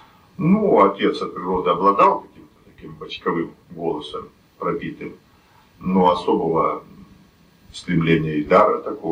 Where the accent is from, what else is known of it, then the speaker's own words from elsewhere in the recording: Omsk, Omsk Oblast, Russia; born there; also born or lived in Moscow / Novosibirsk; now in Altai, Russia; Я амич. Я родился в Омске, затем жил в низовьях Иртыша, на границе с Тюменской областью, потом 6 лет в Москве, и после Москвы служил в Новосибирске, и после Новосибирска в 67-го года я на Алтае.